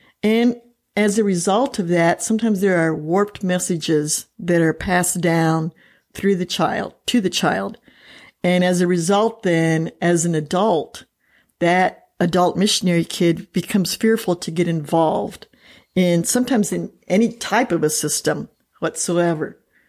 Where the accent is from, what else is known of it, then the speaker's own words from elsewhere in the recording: Honduras; I was raised in Honduras, where my parents were missionaries for many, many years. So I am one of those adult missionary kids. And then I also went back to Honduras and worked as a missionary for about 10 years.